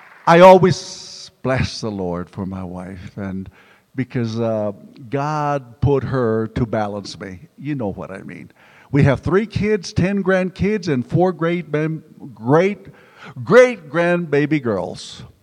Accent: San Antonio, Texas, United States; I mean, hey, I come from San Antonio up here. What's wrong? Sub-freezing temperatures.

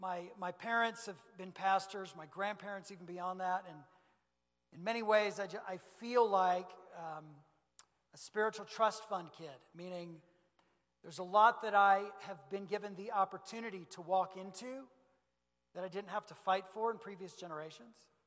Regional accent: St. Louis, Missouri, United States; I'm from St. Louis, Missouri. St. Louis is incredibly similar.

